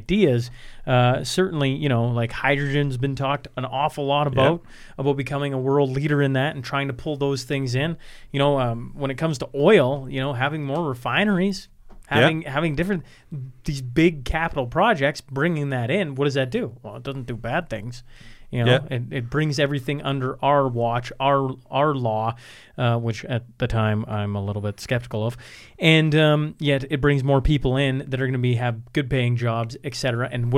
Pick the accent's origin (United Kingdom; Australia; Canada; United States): Canada; Saskatchewan; I'm a Saskatchewan boy at heart, right? Born and raised in Saskatchewan, now live in Alberta. So I'm a Western Canadian.